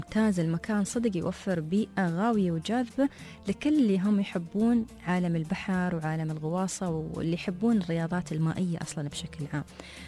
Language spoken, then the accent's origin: Arabic; Dubai, United Arab Emirates; اللي موجود عندنا في دبي